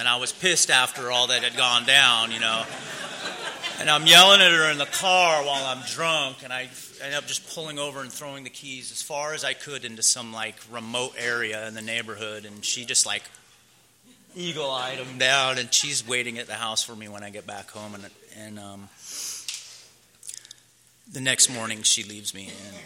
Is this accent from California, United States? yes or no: yes; Santa Monica, California, United States; I'm an alcoholic. And I was born and raised up in Los Angeles, or fifth generation, right at home on the beach, Santa Monica.